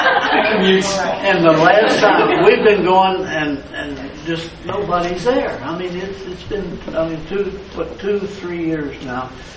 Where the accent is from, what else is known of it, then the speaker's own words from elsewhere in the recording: Richmond, Virginia, United States; I said, hey, I'm a Baptist, and I'm from Richmond, Virginia.